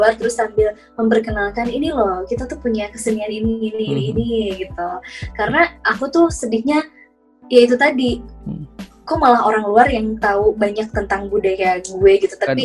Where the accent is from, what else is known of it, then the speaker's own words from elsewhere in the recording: West Java, Indonesia; born there; apalagi kita dilahirkan di aku sendiri dilahirkan di tanah Sunda gitu.